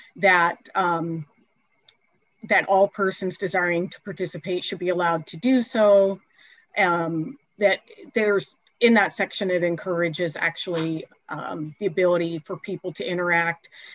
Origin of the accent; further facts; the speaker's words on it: Black Diamond, Washington, United States; born or raised there; now in Bellevue, United States